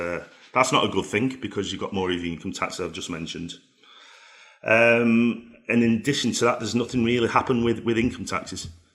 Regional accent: United Kingdom; moved away as an adult; now in Spain; I've never regretted moving here 20 years ago. And I certainly don't want to go back. And I'm British through and through, but I'm a Spanish resident.

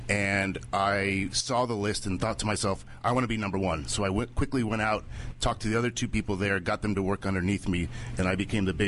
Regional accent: Lafayette, California, United States; Lafayette, California.

